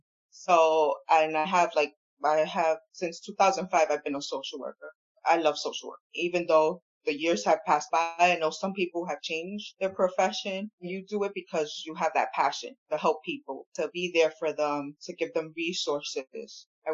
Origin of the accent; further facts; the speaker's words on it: Bronx, New York, United States; also born or lived in Ohio / Kissimmee / North Miami; I was born and raised in the Bronx. And then I lived in Ohio for 4 years, there. 5 years in Kissimmee.